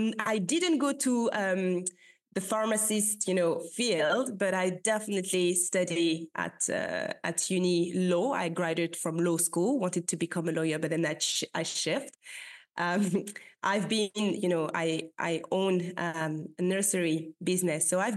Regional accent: Île-de-France, France; now in London, United Kingdom; I grew up in Paris, not really in Paris, but just, you know, a couple of minutes away from Paris. So yes, I'm living now in London, but I'm French. Yeah, born and raised there.

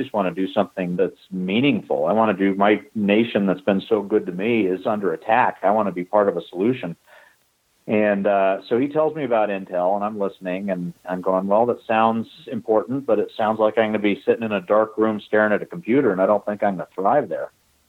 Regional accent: United States; I was, you know, tremendously successful because of the opportunities that I had as an American.

